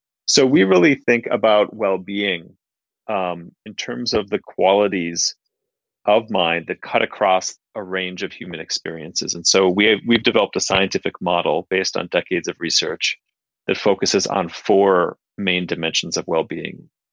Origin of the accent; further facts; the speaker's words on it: Minneapolis, Minnesota, United States; moved away; also born or lived in Nepal; And I came from a background, I grew up in Minneapolis in the Midwest, you know, in the middle class family.